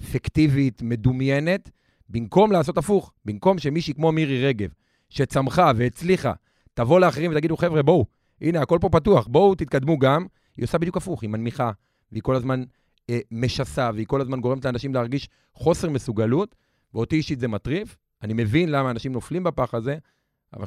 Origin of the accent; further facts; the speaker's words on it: Lod, Central District, Israel; אז גדלתי בלוד, במשפחה קשת יום, בשכונה מאוד קשה.